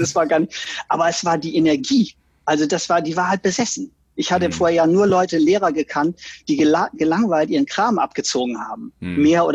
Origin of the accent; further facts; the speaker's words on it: Oldenburg, Lower Saxony, Germany; bin ins wilde Berlin gegangen, wo man hinging als Oldenburger, wenn man was werden wollte in der Welt.